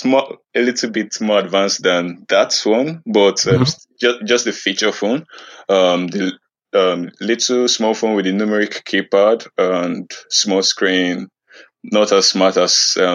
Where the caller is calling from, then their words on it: Lagos, Nigeria; Lagos, Nigeria.